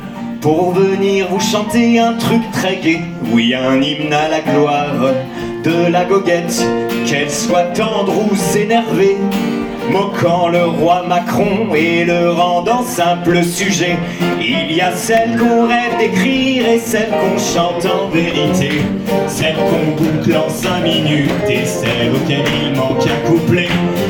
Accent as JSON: {"language": "French", "town": "Toulouse", "region": "Occitanie", "country": "France", "said": "parce qu'on vient de Toulouse"}